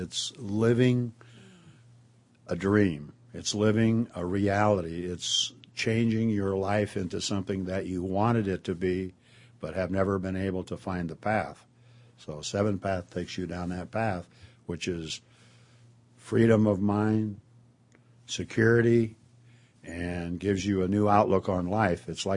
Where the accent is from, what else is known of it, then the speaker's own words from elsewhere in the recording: Pasadena, California, United States; I come from Pasadena, California.